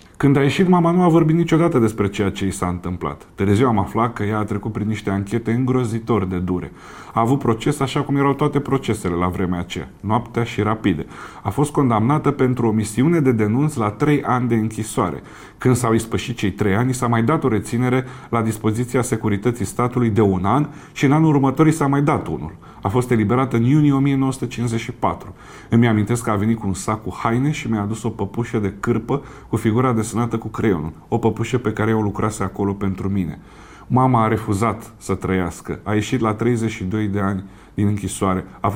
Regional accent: Constanța, Constanța County, Romania; born there; iar eu m-am născut în decembrie

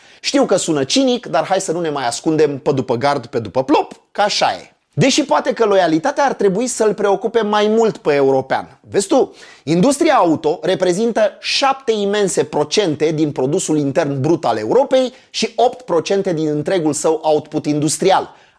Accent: Romania; Ca un român suspicios ce sunt

